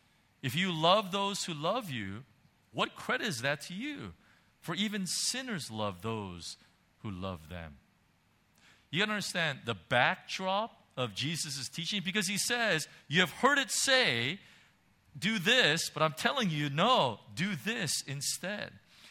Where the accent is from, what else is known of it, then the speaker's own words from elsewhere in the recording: United States; I mean, you know, I'm an American, you know, and stuff.